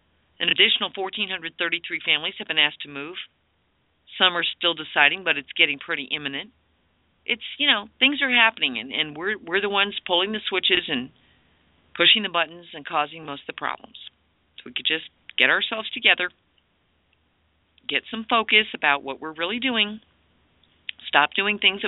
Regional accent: Texas, United States; I'm from Texas. You know what? We dig all kinds of wells over there.

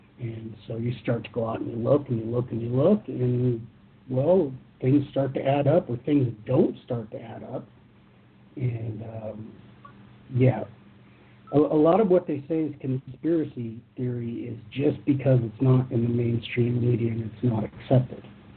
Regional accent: Northwest, United States; born there; I was born in the United States.

